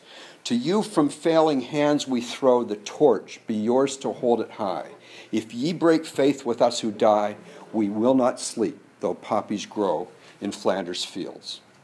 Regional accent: Canada; I come from Canada

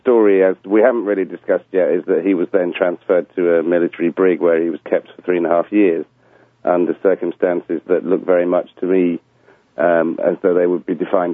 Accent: United Kingdom; as somebody British, you know, I'm not immune to the president snatching me if he feels like it.

